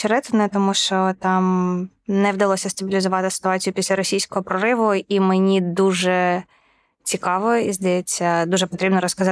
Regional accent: Sumy, Sumy Oblast, Ukraine; Це точно було в Сумах, звідки я родом.

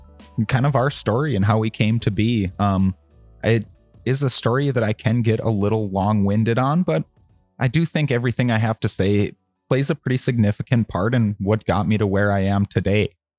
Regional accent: Mandan, North Dakota, United States; now in Oregon, United States; I mean, growing up in Mandan, North Dakota, before I moved away here, there wasn't anything for craft beer.

